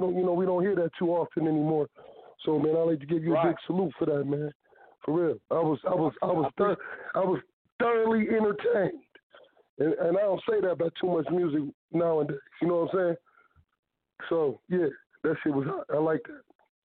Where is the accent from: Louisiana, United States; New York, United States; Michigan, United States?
Michigan, United States; Flint; I'm from Flint, Michigan, where the dirty water at.